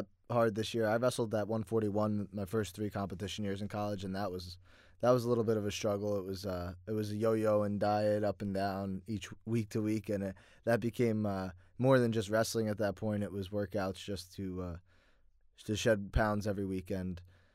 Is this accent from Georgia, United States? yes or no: no; New Jersey, United States; Rutgers is about 10-15 minutes from home, so I feel like I grew up here, and I represented my hometown, and I feel like something I really prided myself on is just being homegrown.